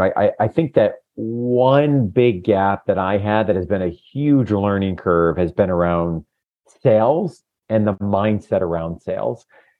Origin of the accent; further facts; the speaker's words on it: Buffalo, New York, United States; My grandfather started a nursery farm where I grew up in Buffalo, New York.